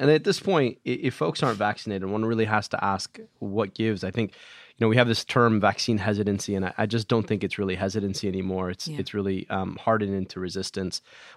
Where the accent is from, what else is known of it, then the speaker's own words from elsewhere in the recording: Michigan, United States; most recently in my home state of Michigan.